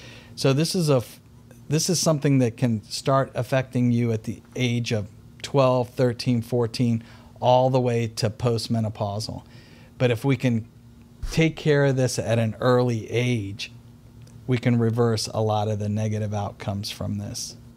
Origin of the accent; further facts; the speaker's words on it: Richmond, United States; also born or lived in New York; I was born and raised in Richmond, but I trained in New York.